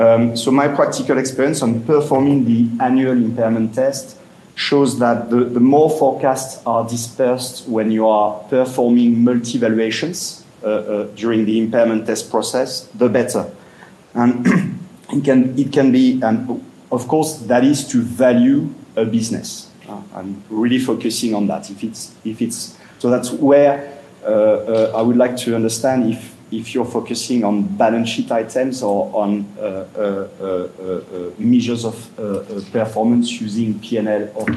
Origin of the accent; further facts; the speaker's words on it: Paris, Île-de-France, France; English is a second language; I'm delighted to be in Paris, in my hometown, in France.